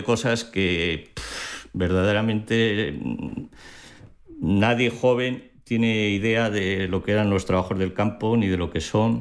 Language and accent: Spanish; Castile and León, Spain; mi pueblo está en una zona de Soria que tiene menos densidad de población que el Sáhara.